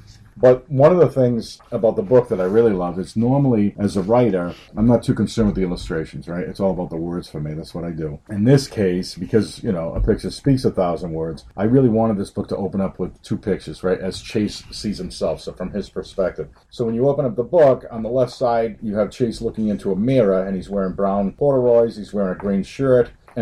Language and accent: English; Westport, Massachusetts, United States; I'm actually a local guy. I come from Westport, Massachusetts. I graduated from Westport High in 1986.